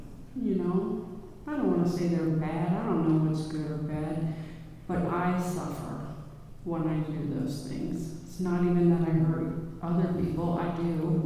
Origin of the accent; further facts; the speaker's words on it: Virginia, United States; Oh, yeah, I live here. You know, I'm from Virginia.